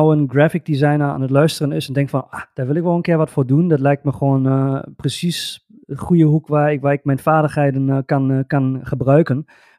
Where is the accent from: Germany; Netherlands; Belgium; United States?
Germany; Dutch is a second language; Ja, ik ben een Duitse